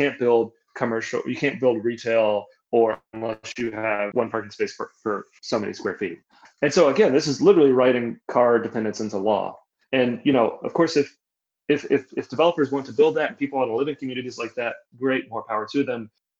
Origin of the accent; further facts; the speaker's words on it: Kentucky, United States; You know, I'm from Kentucky, and of course, there was great migrations of Appalachians to the industrial Midwest.